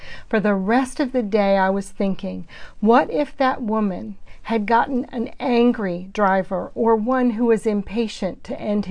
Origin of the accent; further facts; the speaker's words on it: Virginia Beach, Virginia, United States; I met him growing up in Virginia Beach